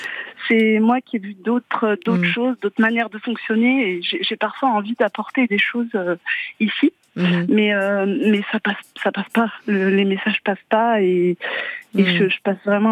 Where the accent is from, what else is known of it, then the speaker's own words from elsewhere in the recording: Auvergne-Rhône-Alpes, France; Moi, je suis partie du Cantal. J'ai grandi dans le Cantal et je suis partie 10 ans pour mes études en architecture et puis pour commencer à travailler. Et je suis revenue à 6 ans quand j'étais enceinte de ma fille aînée.